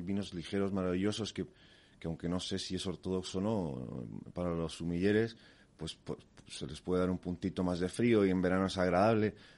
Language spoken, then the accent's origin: Spanish; Chile; porque yo soy chileno